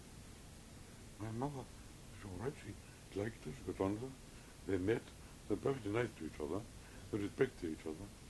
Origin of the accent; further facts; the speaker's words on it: England, United Kingdom; Because I was brought up in England.